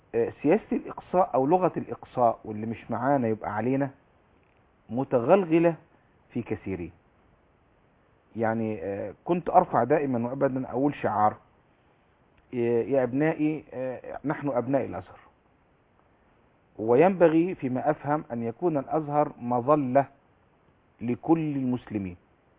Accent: Egypt; عشان أنا مصري ولا عشان أنا أزهري

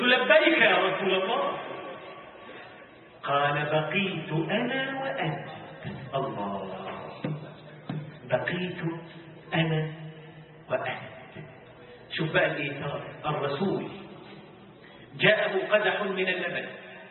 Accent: Egypt; طبعا يعني عندنا في مصر ولعله يعني في بلادنا العربية كلمة نعم هذه تستخدم لمعاني متعددة.

